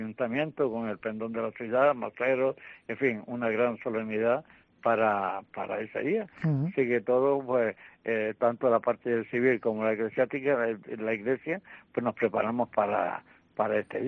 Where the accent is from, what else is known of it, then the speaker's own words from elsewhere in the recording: Galdo, Galicia, Spain; Y yo como galdense, por supuesto, que animo a la gente a visitar a mi pueblo.